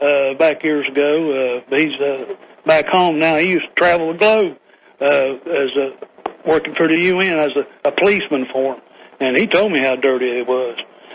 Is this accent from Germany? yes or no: no; West Virginia, United States; Yeah, I ain't from Virginia. I'm from West Virginia.